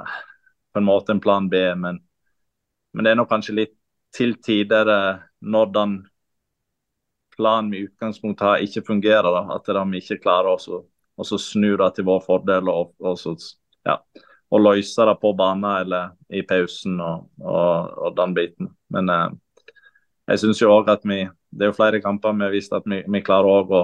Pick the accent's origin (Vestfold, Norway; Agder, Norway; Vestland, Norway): Vestland, Norway; Kaupanger; Jeg er fra Kaupanger, som er 10 minutter fra